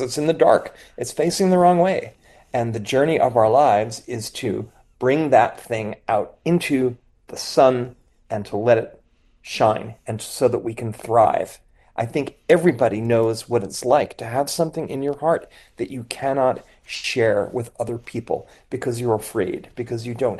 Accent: Philadelphia, Pennsylvania, United States; a big shout out to everybody at WHYY in Philly, my hometown.

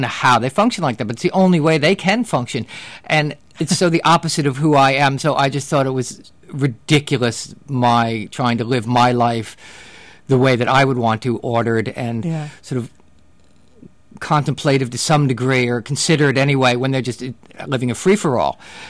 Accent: New Jersey, United States; No, we grew up in Jersey and, you know, went to the Jersey Shore and then for the summer.

